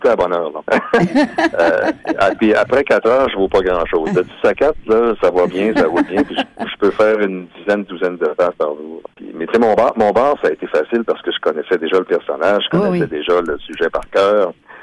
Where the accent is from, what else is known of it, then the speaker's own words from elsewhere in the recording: Quebec, Canada; Puis bon, ben, je viens du Saguenay, puis regarde, on est des bons raconteurs.